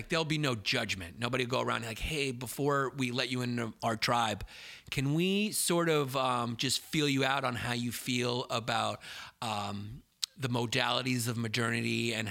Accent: Brooklyn, New York, United States; I'm from Brooklyn, New York. We grew up, you know, I dated girls named Camille, you know, and Larice.

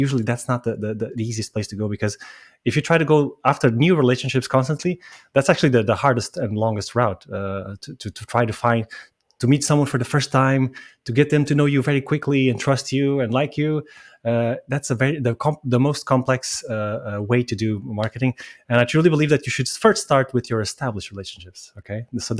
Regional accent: Lisbon, Portugal; also born or lived in Dublin, Ireland; I'm from Lisbon, Portugal. So I'm on the other side of the pond.

